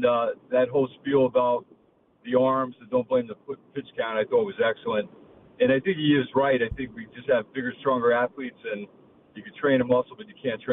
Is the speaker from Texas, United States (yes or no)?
no; Long Island, New York, United States; I grew up in Long Island.